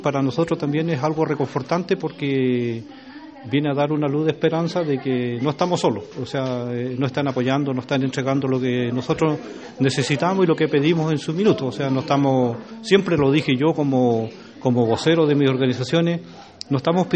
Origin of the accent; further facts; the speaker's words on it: Cucao, Los Lagos, Chile; soy del sector de Cucao, represento a la Asociación de Pescadores Indígenas